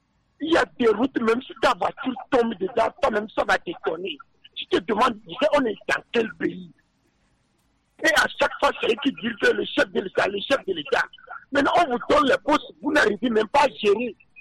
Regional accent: Togo; On est tous des Togolais.

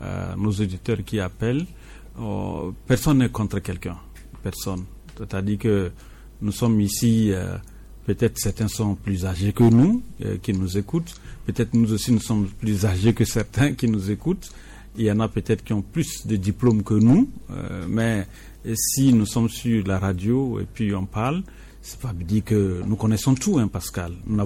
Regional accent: Dapaong, Savanes, Togo; comme je viens de Dapaon

